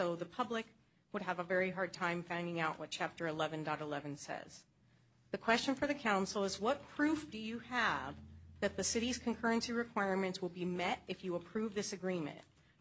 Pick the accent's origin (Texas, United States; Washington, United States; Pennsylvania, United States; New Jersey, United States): Washington, United States; Black Diamond; now in Bellevue, United States; I live in Bellevue, and I grew up in Washington, in Black Diamond, Washington.